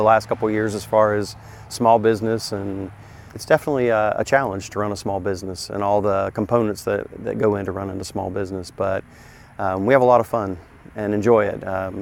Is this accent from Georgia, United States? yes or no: yes; Atlanta, Georgia, United States; now in Statesboro, United States; I grew up in Atlanta and came to Georgia Southern back in 87 to go to school, and really fell in love with Georgia Southern, fell in love with Statesboro. Had grown up in the big city